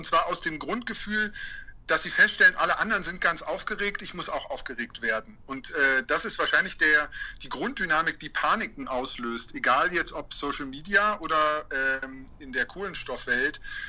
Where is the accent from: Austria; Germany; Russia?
Germany; Munich, Bavaria; Für mich als Münchner war der zentrale Unterschied die geografisch-räumliche Nähe